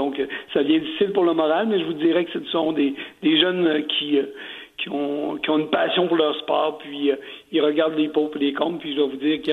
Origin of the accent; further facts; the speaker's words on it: Quebec, Canada; ça peut peut-être amener la télé américaine chez nous, en Mauricie.